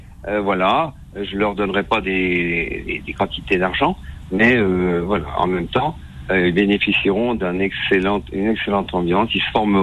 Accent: Troyes, Grand Est, France; Ah ben, c'est chez moi, à Troyes.

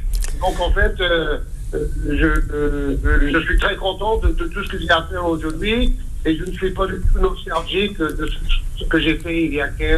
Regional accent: United States; Oui, en fait, je suis français de naissance par ma mère.

